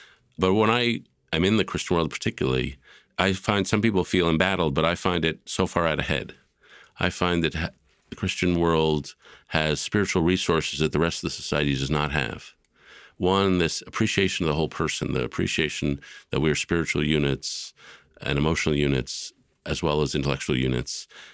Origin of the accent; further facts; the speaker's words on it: United States; The idealization of America was a big thing in my family. And so the ideology of being American is very central to my sense of identity.